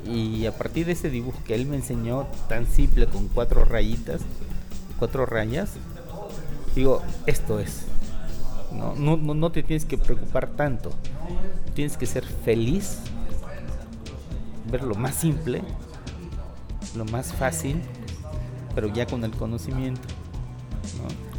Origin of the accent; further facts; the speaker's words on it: Tehuantepec, Oaxaca, Mexico; now in Oaxaca, Mexico; fue mi niñez ahí en Tehuantepec, pero luego vine a Oaxaca a estudiar arquitectura.